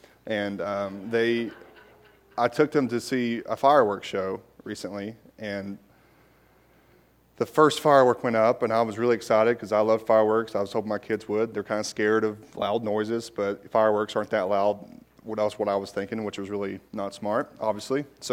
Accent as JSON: {"language": "English", "town": "Knoxville", "region": "Tennessee", "country": "United States", "tie": "born or raised there", "said": "as you heard earlier, I am from born and raised in Knoxville."}